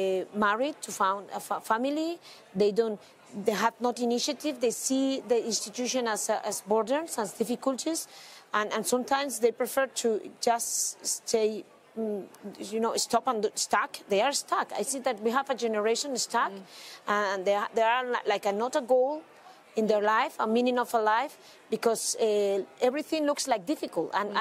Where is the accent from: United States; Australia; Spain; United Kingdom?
Spain; it's true that I'm from Spain and we are suffering a lot.